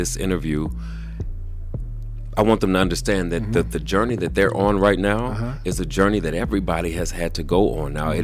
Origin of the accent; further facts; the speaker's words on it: Chicago, Illinois, United States; South suburbs.